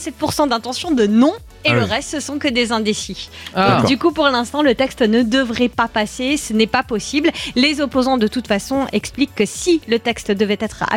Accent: France; on souhaite s'inspirer de ce texte pour l'amener chez nous, en France.

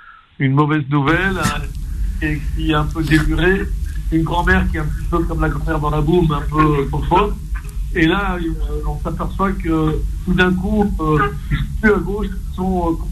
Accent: France; Quand on a grandi comme nous en France, on est un peu déchiré entre la culture algérienne et la culture française

